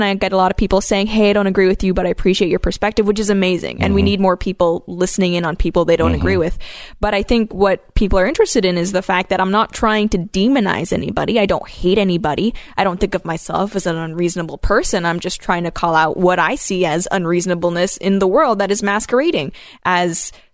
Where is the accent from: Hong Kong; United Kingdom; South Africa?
Hong Kong; I grew up in Hong Kong when it was currently a colonial power. I mean, between Hong Kong and Canada, it's kind of like I'm British adjacent, I guess.